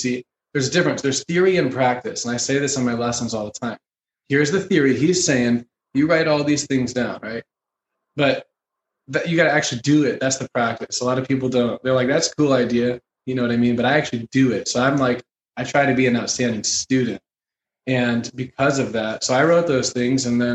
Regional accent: St. Louis, Missouri, United States; She's from Bulgaria. I'm from St. Louis. We met in LA at Hollywood at Musicians Institute.

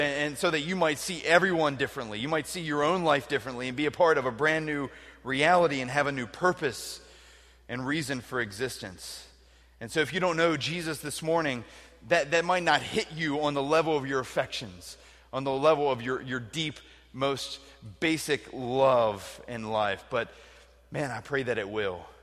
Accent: United States; I'm an American. And so Americans are Christians, right? That's why I was brought up to believe that to be American was to be a Christian.

